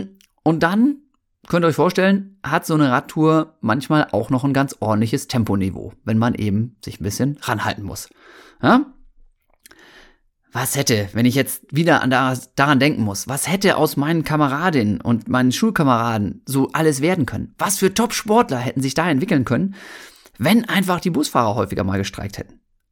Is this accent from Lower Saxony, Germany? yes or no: yes; Osnabrück, Lower Saxony, Germany; ich bin ja in Osnabrück aufgewachsen, ne?